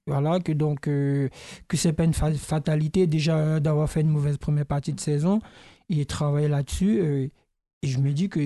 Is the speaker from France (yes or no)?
yes; Paris, Île-de-France, France; en tant que Parisien et tout ça